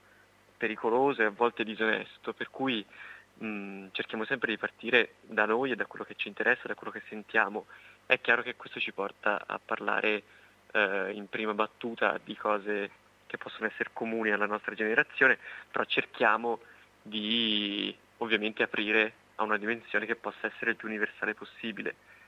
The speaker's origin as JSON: {"language": "Italian", "town": "Livorno", "region": "Tuscany", "country": "Italy", "said": "Siamo di Livorno, sì, di teatro"}